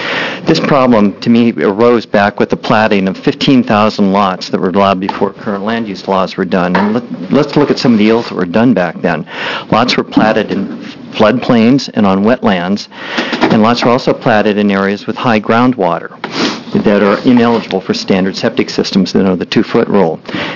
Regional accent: La Pine, Oregon, United States; I'm from Lapine, Oregon.

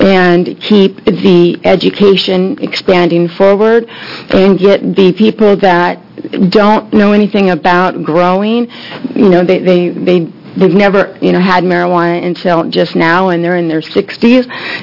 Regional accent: Salem, United States; I'm from Salem.

